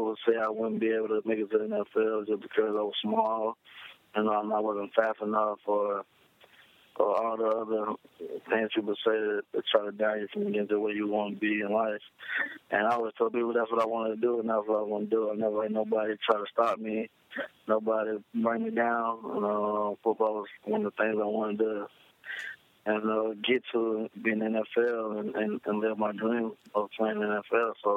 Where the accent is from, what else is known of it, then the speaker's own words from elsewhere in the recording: Decatur, Georgia, United States; I'm from Atlanta, Georgia, right outside of Atlanta, a city called Decatur.